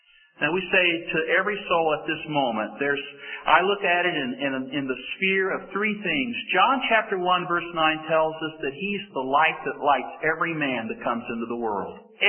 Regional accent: Arkansas, United States; Well, they're still telling jokes about Bill Clinton in Arkansas, and since I'm from Arkansas, I think I can go ahead and tell you a few little stories about Bill.

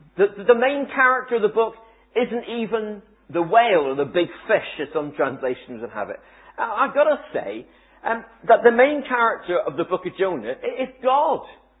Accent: Plymouth, South West England, United Kingdom; born there; My my heritage is Cornish. My mum and dad are from Cornwall. Actually, I was born in Plymouth, but mum and dad are plain Cornish heritage, which makes me a Celt. And either way, I'm not English anyway

